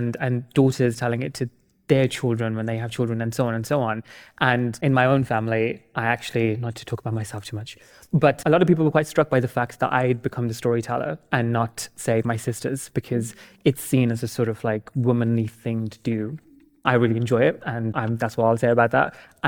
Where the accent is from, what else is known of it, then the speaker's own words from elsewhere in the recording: Pakistan; I'm Pakistani